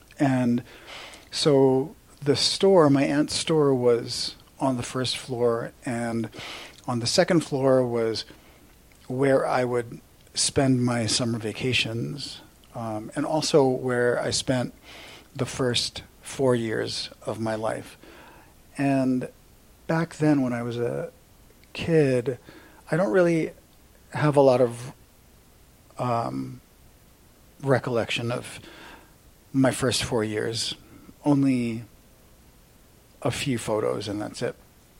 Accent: United States; They allowed us to preserve our identity, even though we grew up here in the States.

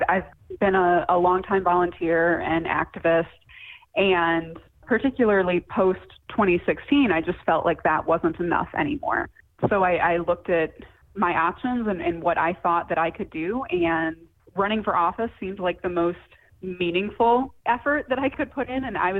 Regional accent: Redford, Michigan, United States; now in Livonia, United States; So I grew up in Redford, which is the next city over from Livonia, which is where I live now, the city that I represent.

